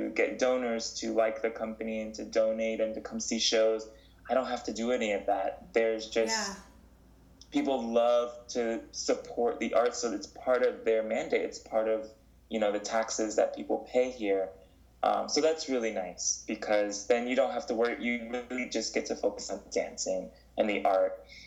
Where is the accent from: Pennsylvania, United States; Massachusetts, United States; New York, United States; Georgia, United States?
New York, United States; Manhattan; now in Mannheim, Germany; I've lived in Manhattan nearly my entire life.